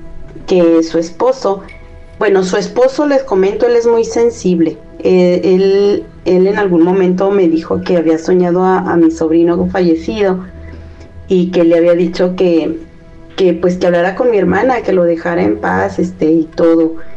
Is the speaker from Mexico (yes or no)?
yes; Durango, Mexico; ¿Qué creen que en diciembre fui a mi tierra natal, a Durango